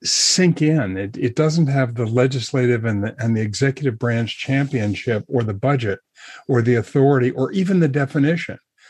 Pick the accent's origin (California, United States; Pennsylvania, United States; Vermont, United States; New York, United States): Vermont, United States; Morrisville; one of my deep memories is when I think about growing up in Morrisville, my first jobs were on a farm, obviously.